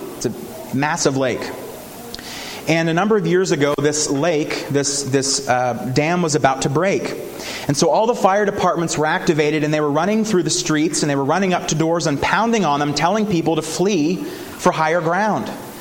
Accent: Huntingdon, Pennsylvania, United States; In 2005, in my hometown, which is Huntingdon, Pennsylvania, it's in central Pennsylvania.

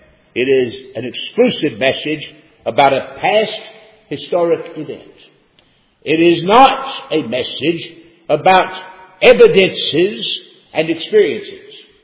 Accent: North Wilkesboro, North Carolina, United States; I was preaching down near my hometown in North Wilkesboro, North Carolina

